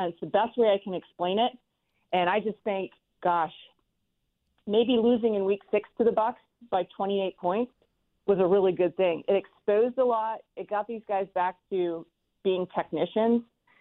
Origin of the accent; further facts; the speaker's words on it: Canada; When you're growing up in Canada as a little kid